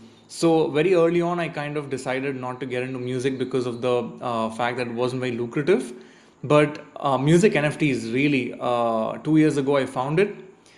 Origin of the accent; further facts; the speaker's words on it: India; I'm a musician from India.